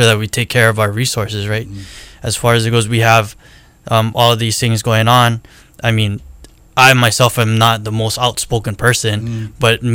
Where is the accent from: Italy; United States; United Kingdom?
United States; Maui, Hawaii; now in Oahu, United States; as being local person, local boy, I'm born and raised on Maui, now I'm on Oahu.